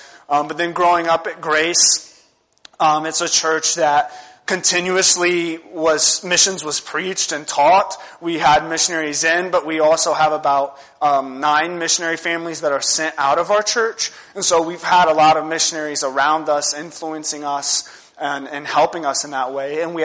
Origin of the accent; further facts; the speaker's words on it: Middletown, Ohio, United States; And so I grew up in Middletown, Ohio. That's still where I live, actually. I'm 23 years old.